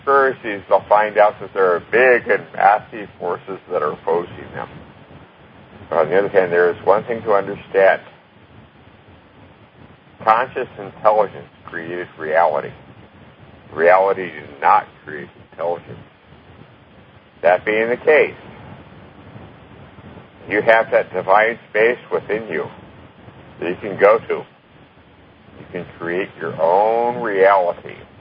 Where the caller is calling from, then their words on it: Melbourne Village, Florida, United States; Melbourne Village.